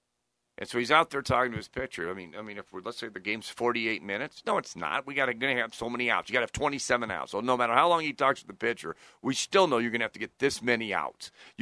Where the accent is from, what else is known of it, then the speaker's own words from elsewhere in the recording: United States; Hey, I could live in Madrid and I'd still feel this way. It had nothing to do with me being American on this one.